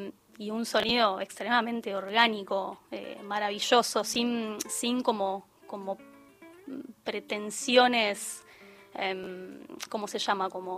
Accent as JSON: {"language": "Spanish", "region": "Buenos Aires", "country": "Argentina", "said": "Sí, soy porteña."}